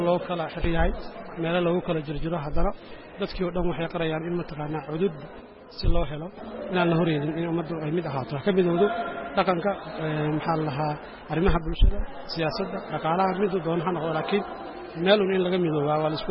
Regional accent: Mogadishu, Banaadir, Somalia; waxaan ka socdaa muqdisho

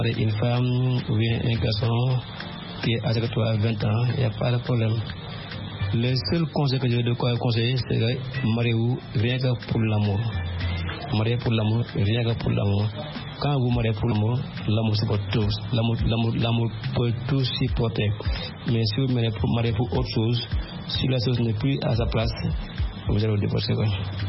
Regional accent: Senegal; now in Abidjan, Côte d'Ivoire; je suis sénégalais et vive à Abidjan, marié, une femme ivoirienne.

